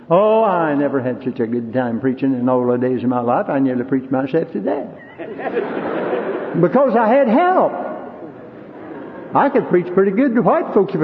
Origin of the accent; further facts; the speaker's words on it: Greensboro, North Carolina, United States; The famous short story writer O. Henry, who lived in my hometown of Greensboro, said as his last words before he left this world